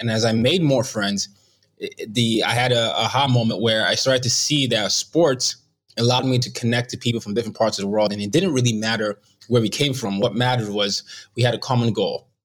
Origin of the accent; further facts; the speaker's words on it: Nigeria; also born or lived in Sweden; I grew up in Nigeria for the first 9 years of my life, in and out. I had a brief two-year stop in Sweden, but majority of the first 9 years of my life was spent under two military dictatorships.